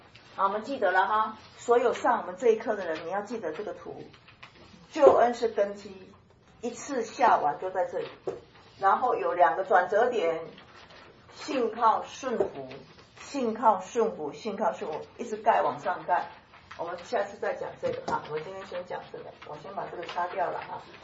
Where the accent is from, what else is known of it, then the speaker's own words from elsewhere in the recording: China; 我们中国人一句话很好，叫做六神无主。